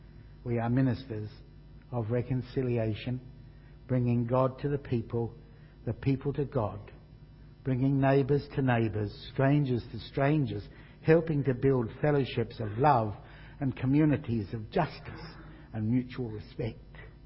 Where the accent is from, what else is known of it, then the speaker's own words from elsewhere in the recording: Broken Hill, New South Wales, Australia; Now, years ago, I grew up in Broken Hill